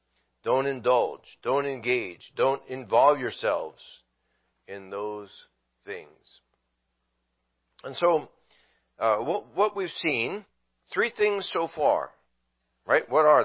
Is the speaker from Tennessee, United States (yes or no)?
no; New Jersey, United States; We had converted Jews in the church I grew up in New Jersey, where I went to high school in.